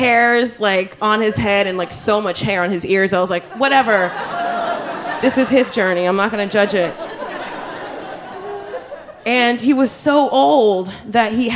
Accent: Jamaica; because I'm Jamaican and Haitian.

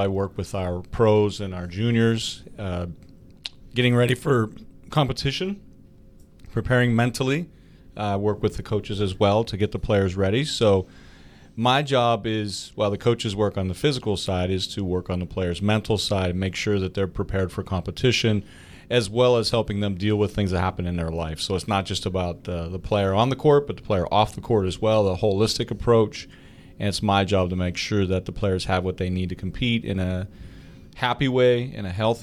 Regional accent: Clarion, Pennsylvania, United States; And so I went to Clarion University, my hometown university

